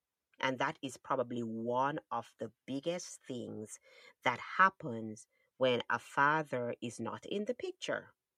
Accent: Jamaica; that we grew up in Jamaica learning, every Saturday, you clean up?

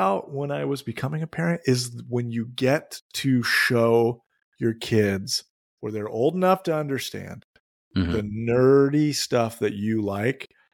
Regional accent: California, United States; So I don't know if it's because I'm a Californian or the youngest child of three boys or what, but I have no shame in my game.

